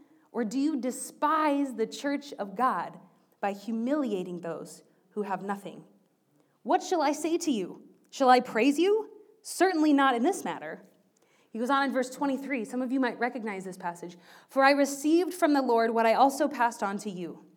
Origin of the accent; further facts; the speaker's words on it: United States; But I'm American and I'm preaching, so I had to bring up Thanksgiving.